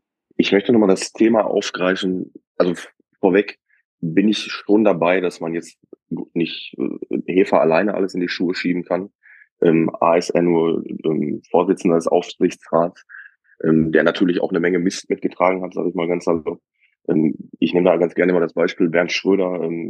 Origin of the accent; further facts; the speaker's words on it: North Rhine-Westphalia, Germany; Ich komme aus dem Westmünsterland